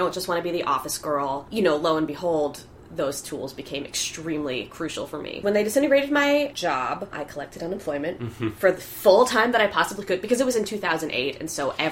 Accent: Connecticut, United States; now in Astoria, United States; I was raised in Connecticut, but I never was okay with that. So I consider myself a New Yorker for life.

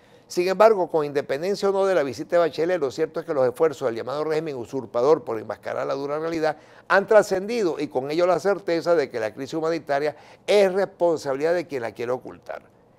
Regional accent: Venezuela; tener un documento de identificación como venezolano al cual tengo derechos según el derecho nacional e internacional.

